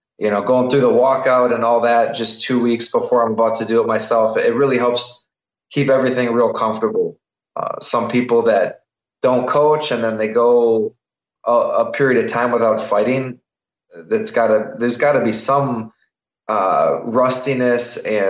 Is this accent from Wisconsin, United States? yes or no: yes; Milwaukee, Wisconsin, United States; I'm a huge Wisconsin person. You know, born and raised in Milwaukee, and I really have a lot of pride about my city and my state.